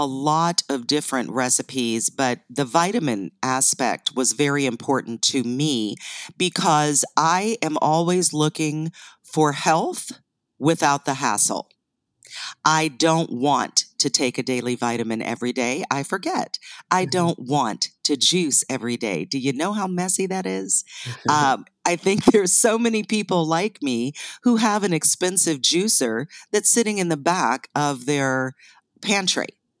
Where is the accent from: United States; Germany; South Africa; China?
United States; Ohio; also born or lived in Canada; Well, I was born in Canada, but raised in Northeastern Ohio.